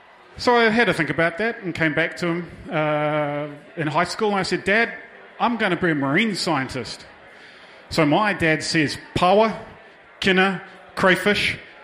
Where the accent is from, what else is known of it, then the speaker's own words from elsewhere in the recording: Palmerston North, Manawatū-Whanganui, New Zealand; So, I'm born in Gisborne, so I'm Ngāti Porou by whakapapa. Then, when I was really young, we moved to Palmerston North, and I grew up mostly in the Manawatu.